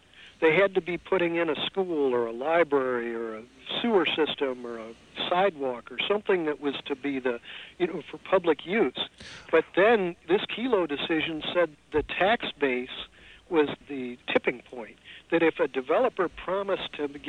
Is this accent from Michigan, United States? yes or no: no; St. Louis, Missouri, United States; whether it was New York City, I'm from St. Louis, Detroit, whatnot